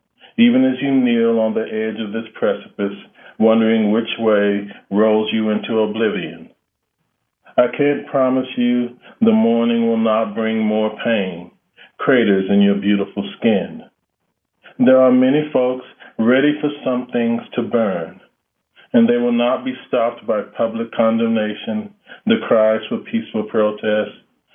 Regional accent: Charlotte, North Carolina, United States; Yes, Charlotte.

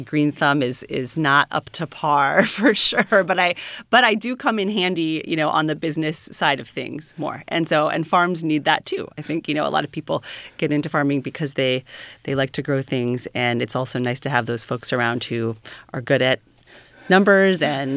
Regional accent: New Mexico, United States; I had a friend who was an intern at the farm who I grew up with in New Mexico

